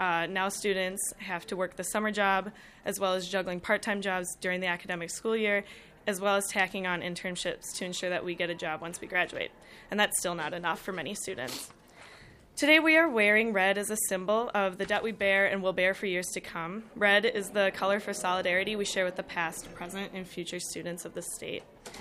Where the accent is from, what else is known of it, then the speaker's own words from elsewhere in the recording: Minneapolis, Minnesota, United States; I guess this is St. Paul, but I'm from Minneapolis.